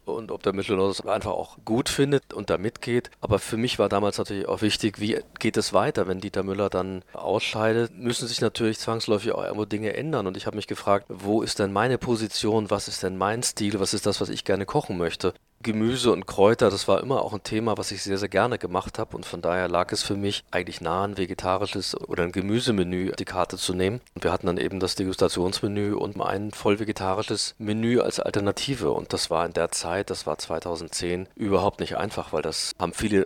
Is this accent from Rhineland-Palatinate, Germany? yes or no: no; Schleswig-Holstein, Germany; now in Bensberg, Germany; Ich komme immer wieder gerne nach Schleswig-Holstein, also A, weil ich meine Wurzeln hier habe